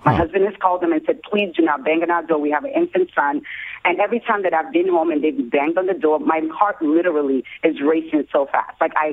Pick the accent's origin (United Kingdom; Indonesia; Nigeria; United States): Nigeria; moved away; So I told the screener, so I'm actually Nigerian